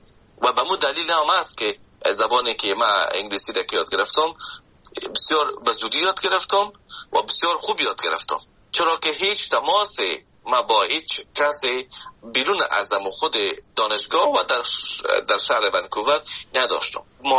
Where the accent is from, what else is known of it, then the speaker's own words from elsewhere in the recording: Afghanistan; now in Canada; من از افغانستان به کانادا آمدم